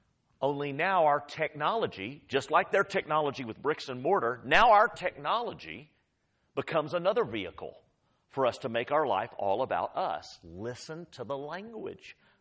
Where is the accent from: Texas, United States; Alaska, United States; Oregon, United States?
Texas, United States; Austin; I grew up in Northwest Austin, And we had some acreage behind our house in the hills of Northwest Austin.